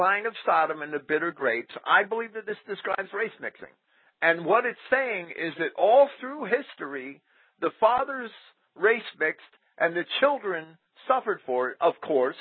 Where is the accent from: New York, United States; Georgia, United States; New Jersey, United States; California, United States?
New Jersey, United States; Jersey City; I grew up in Jersey City, and I saw that city go down the tubes.